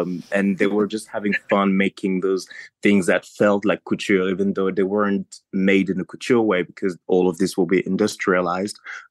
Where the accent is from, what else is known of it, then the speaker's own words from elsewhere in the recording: Paris, Île-de-France, France; also born or lived in Ivory Coast / Morocco / Nigeria / Benin; Yeah, I grew up born in Paris, grew up in France, then Ivory Coast, Morocco, Nigeria, wow. Benin, a bit of Togo. Then I moved to London to study.